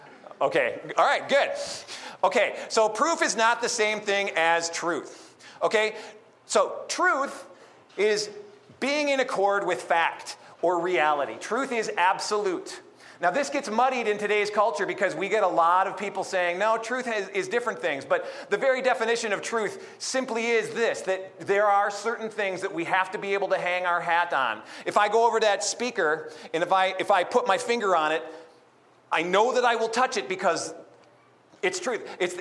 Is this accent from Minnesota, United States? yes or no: yes; Mankato, Minnesota, United States; I'm from Mankato, Minnesota. In Mankato, there's a college.